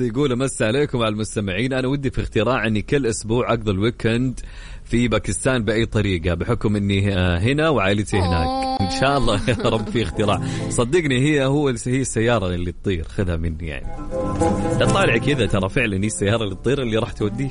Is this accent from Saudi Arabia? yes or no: yes; Saudi Arabia; وين موجود عندنا في السعودية هنا؟